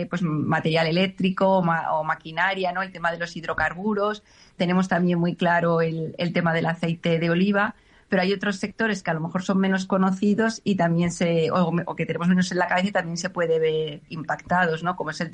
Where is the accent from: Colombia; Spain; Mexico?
Spain; como españoles, ver un poco la situación de España respecto a Estados Unidos